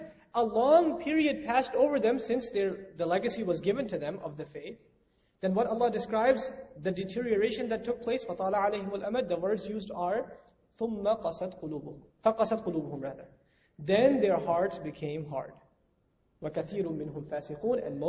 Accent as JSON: {"language": "English", "country": "Pakistan", "said": "I'm Pakistani, I can talk to the Pakistanis much easier, right? So I go talk to him in Urdu"}